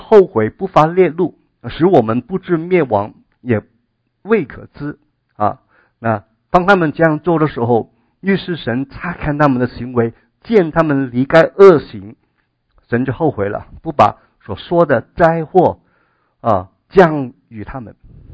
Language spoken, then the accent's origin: Chinese; China; 我们中国人也晓得了哈，死人的时候也会穿麻衣哈